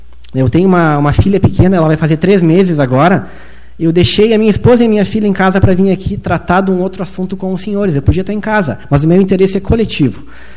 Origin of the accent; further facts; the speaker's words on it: Frederico Westphalen, Rio Grande do Sul, Brazil; now in Serafina Corrêa, Brazil; 6 anos que eu resido aqui no município, me apaixonei pelo município. Eu venho do município de Frederico Westphalen